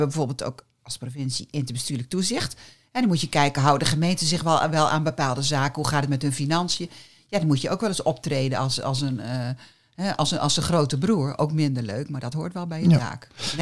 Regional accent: North Brabant, Netherlands; also born or lived in Limburg; want ik ben geboren in Brabant en opgetogen in Brabant en Limburg en later in het Westen.

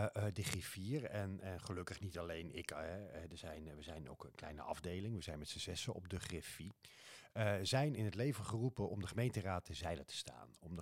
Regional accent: Gelderland, Netherlands; Nu ben ik zelf geen Twent, zoals je vast al wel gehoord had, maar ik kom van de Veluwerand.

